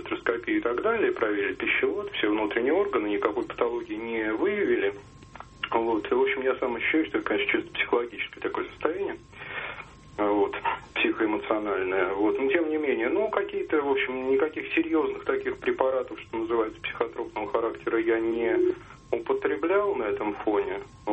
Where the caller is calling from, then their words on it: Moscow, Russia; Здравствуйте … я из Москвы звоню.